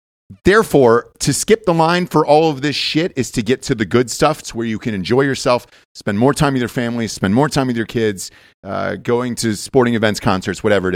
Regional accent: Atlanta, Georgia, United States; I'll just go back to my hometown in Atlanta.

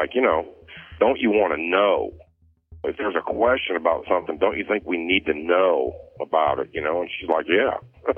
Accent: Bloomington, United States; I'm from Bloomington, and I don't know.

